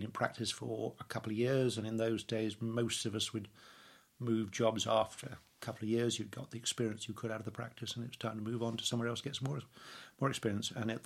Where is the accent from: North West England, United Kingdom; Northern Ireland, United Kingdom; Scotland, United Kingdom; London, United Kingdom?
London, United Kingdom; I was brought up in London, strange enough.